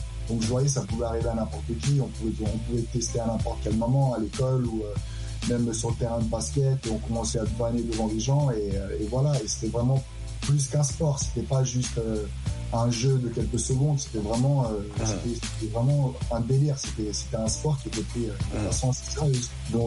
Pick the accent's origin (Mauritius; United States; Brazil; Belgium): United States; Brooklyn, New York; Moi, j'ai grandi aussi dans Manly, in the Bedside. in the Bedford-Stuyvesant section of Brooklyn. So j'étais sur Franklin and Green à l'époque, ou Franklin and Clifton, Tompkins and Vernon.